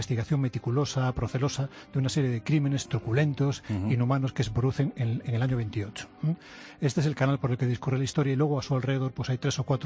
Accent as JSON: {"language": "Spanish", "region": "Galicia", "country": "Spain", "lives_now": "Seville, Spain", "said": "yo soy gallego, vivo en Sevilla"}